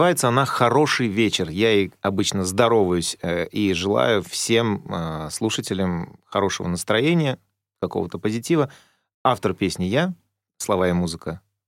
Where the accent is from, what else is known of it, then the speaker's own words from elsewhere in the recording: Uzbekistan; Он мой земляк, моя малая родина.